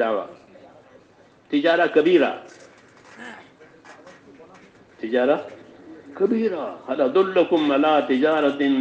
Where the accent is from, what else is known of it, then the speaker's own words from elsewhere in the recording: India; عندنا في الهند